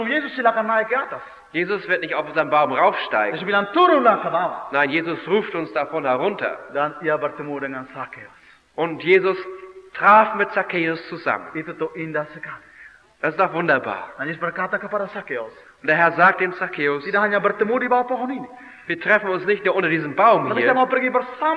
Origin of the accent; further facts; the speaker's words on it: Indonesia; Oft ist es so, dass bei uns in Indonesien vorne schöne Blumen blühen, vor Vorgarten.